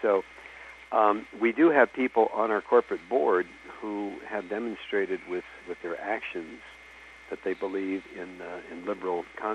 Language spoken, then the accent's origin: English; Toledo, Ohio, United States; I grew up in Toledo, Ohio, in primarily in the late 40s and the 50s, and Toledo was, at the time, a very stratified city.